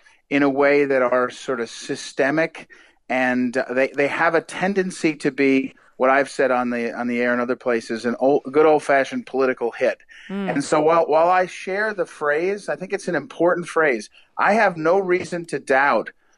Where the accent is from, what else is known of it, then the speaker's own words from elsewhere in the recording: Missouri, United States; But I am I'm from Missouri, and I know that every state will come up.